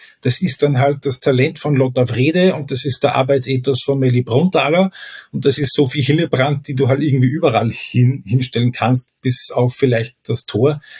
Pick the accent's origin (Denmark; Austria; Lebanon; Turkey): Austria; ich als Österreicher